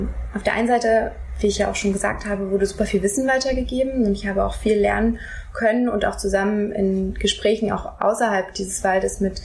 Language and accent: German; Hesse, Germany; Ich bin in Hessen aufgewachsen und habe oft Fluglärm um mich herum gehabt, auch im Wald.